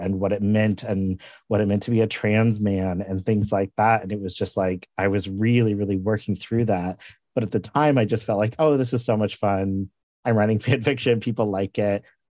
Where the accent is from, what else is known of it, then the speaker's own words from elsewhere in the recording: Missouri, United States; also born or lived in Tulsa, Oklahoma; I was living in Tulsa, Oklahoma, which is actually where I was born. But I grew up in Southwest Missouri.